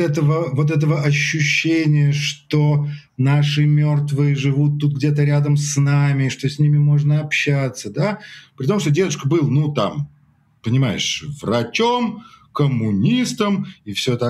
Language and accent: Russian; Leningrad Oblast, Russia; Во-первых, я вырос на даче в Ингрии, да, ну, на Карельском перешейке, да, Ленинградская область. Во-вторых, дедушка мой был финном.